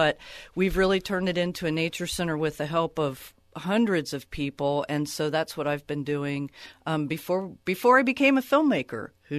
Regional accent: Ohio, United States; I grew up in Ohio. We had a farm I could go to.

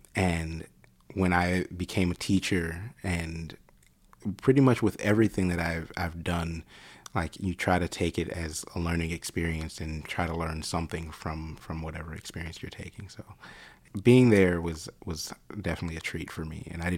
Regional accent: Oak Park, Illinois, United States; I grew up in Oak Park, Illinois, just outside of Chicago, pretty much on the edge there.

